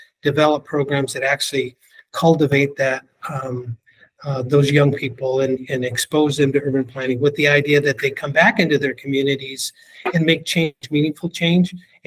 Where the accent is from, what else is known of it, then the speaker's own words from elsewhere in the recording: Pico Rivera, California, United States; I also had growing up in Pico Rivera, had a strong sort of political background through my brother involved in the Chicano movement.